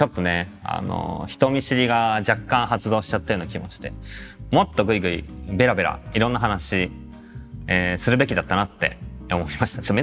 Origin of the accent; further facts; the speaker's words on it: Tokyo, Japan; 僕ね、まあ、東京生まれ東京育ちでなんですけど